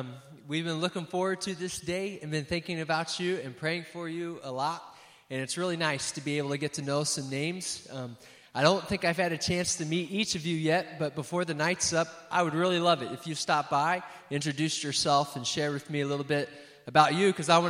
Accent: Indiana, United States; moved away as an adult; I'm from Indiana, born and raised mostly in the state of Indiana. I'm a proud Hoosier. I moved out to Kansas City in 2006 to study at Nazarene Theological Seminary

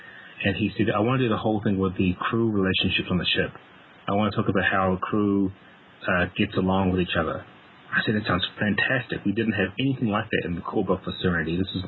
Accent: New Zealand; moved away; also born or lived in Pennsylvania; I'm actually from New Zealand, so that's exactly... I may have picked up a twang from 10 years being in Pennsylvania

